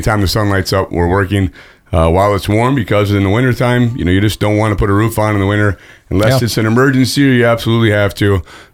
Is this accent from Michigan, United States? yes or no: no; Wisconsin, United States; now in South Dakota, United States; Been doing construction my whole life, but absolutely love the state of South Dakota. I came from Wisconsin, and this is where we're at nowadays.